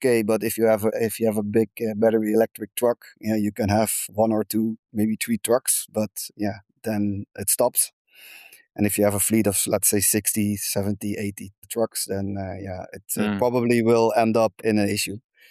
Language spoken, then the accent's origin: English; Netherlands; as I said, I'm from the Netherlands. We have the SWSWIM subsidy in the Netherlands.